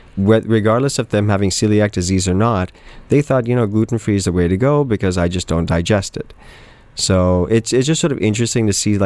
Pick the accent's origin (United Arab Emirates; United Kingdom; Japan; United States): United Arab Emirates; Dubai; since growing up in Dubai, I've always really enjoyed the heat.